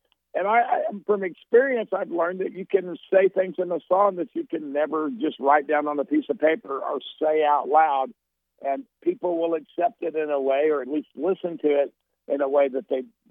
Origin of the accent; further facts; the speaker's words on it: Texas, United States; And I believe that simply because I grew up in Texas, and Texas was a lot different than it is now.